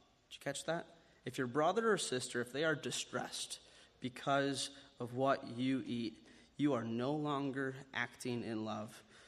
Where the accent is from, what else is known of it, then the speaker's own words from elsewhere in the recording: Iowa, United States; So I grew up in Northwest Iowa, like many of you know.